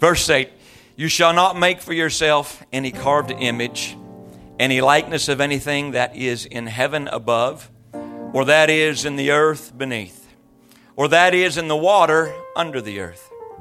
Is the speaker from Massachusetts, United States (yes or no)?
no; California, United States; I'm from Southern California. And down there, we got concrete and asphalt.